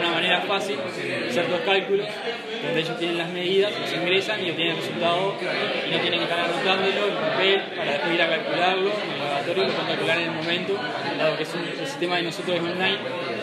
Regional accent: Chuy, Rocha, Uruguay; Yo en realidad soy originario de Chuy

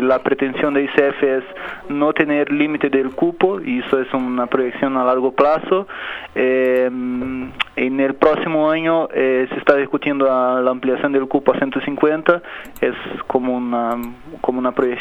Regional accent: Brazil; Spanish is a second language; moved away as an adult; now in Rivera, Uruguay; yo ahora estoy radicado en Rivera. Claro. Hace un año y algunos meses que llegué acá. Vengo desde Brasil. Estaba antes de venir acá, hacía parte de mis estudios de doctorado en la ciudad de Florianópolis, en una universidad pública, sí, Santa Catarina.

